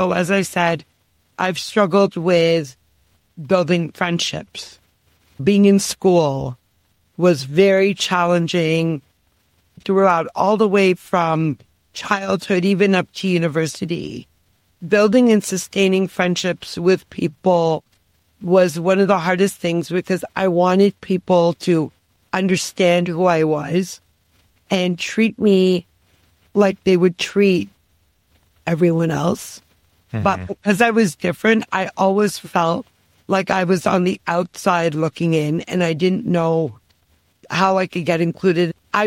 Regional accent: Toronto, Ontario, Canada; as Tim said. I am from Toronto, Ontario, in Canada.

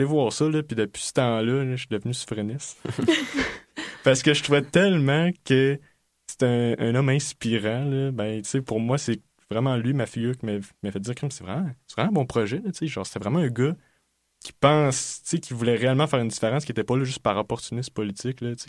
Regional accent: Quebec City, Quebec, Canada; je viens de la banlieue de Québec, là, un milieu qui est beaucoup influencé par les radios poubelles, un peu

